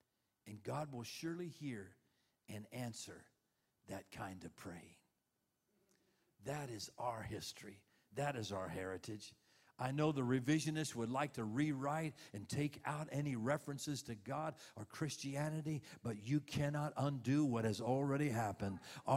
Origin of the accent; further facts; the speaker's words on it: United States; How many of you know we are blessed to be born and raised in America?